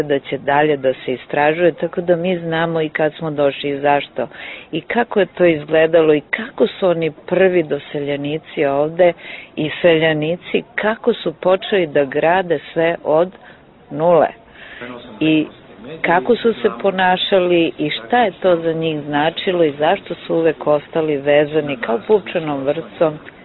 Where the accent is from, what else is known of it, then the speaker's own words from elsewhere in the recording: Serbia; zato što kod nas u Srbiji danas, a i ranije